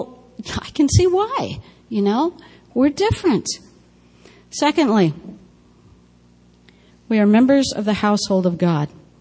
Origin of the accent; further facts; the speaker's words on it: United States; because, again, I love being an American.